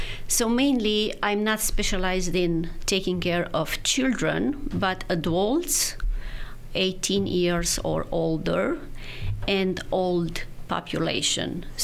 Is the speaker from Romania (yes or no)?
yes; Romania; now in United States; Originally, I'm from Romania, and I did my undergraduate school in Bucharest.